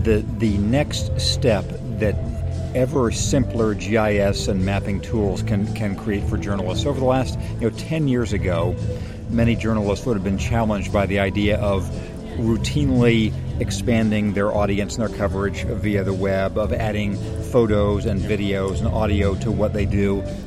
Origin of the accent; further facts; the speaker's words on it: Redlands, California, United States; I grew up in Redlands, California, the home of ESRI